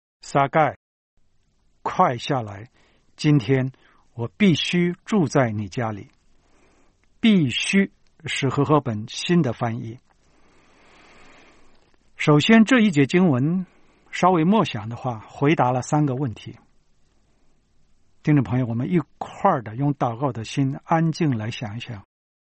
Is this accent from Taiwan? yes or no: no; China; 因为你跟我不是犹太人呢，咱们是中国人呢